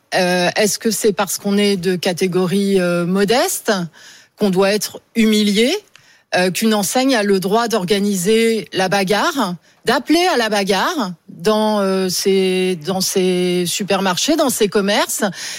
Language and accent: French; Nouvelle-Aquitaine, France; Moi, je viens du département des Deux-Sèvres